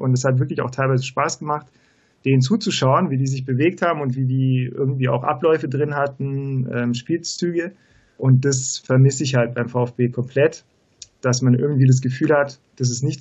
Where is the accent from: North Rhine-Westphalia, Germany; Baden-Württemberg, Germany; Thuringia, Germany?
Baden-Württemberg, Germany; Esslingen; ich bin auch gebürtiger Schwabe aus Esslingen und schon immer